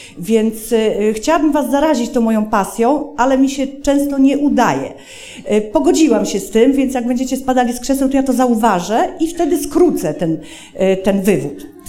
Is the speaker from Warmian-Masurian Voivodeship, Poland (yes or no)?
yes; Elbląg, Warmian-Masurian Voivodeship, Poland; born there; Tak, urodziłam się w Elblągu.